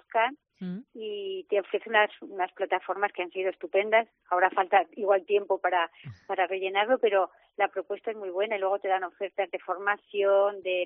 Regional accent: Teruel, Aragon, Spain; llevamos toda la vida, desde hace 4 generaciones que estamos en lo que es el comercio. Uh-huh. Somos de Teruel.

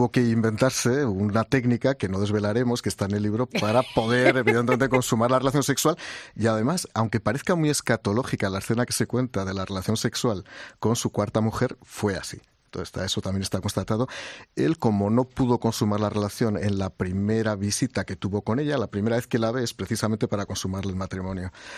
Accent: Aragon, Spain; Yo soy aragonés y como aragonés soy muy racional

